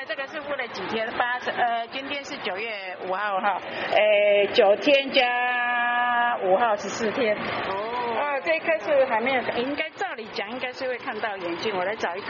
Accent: Yilan County, Taiwan; 给我们宜兰人支持一下我们的那个鸭肠的产业哈。

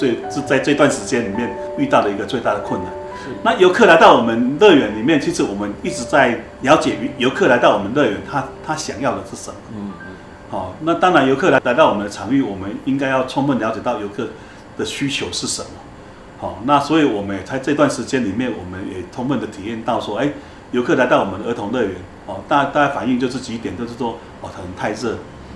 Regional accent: Yunlin County, Taiwan; 因为我是土生土长的云林县在地的子弟啦，所以我们小时候唯一的一个休闲娱就是休闲乐趣的一个地方就是逛夜市。

